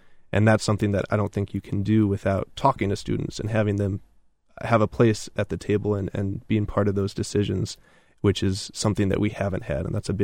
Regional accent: Chicago, Illinois, United States; So I'm originally from Chicago, and I actually went to high school in a small private independent school.

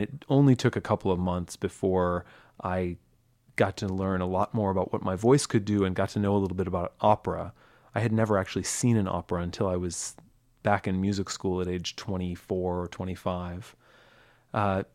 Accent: Kalamazoo, Michigan, United States; Well, I grew up in Kalamazoo, moved here before I started elementary school. So I went through the Kalamazoo public school system and graduated from Loy Norix High School

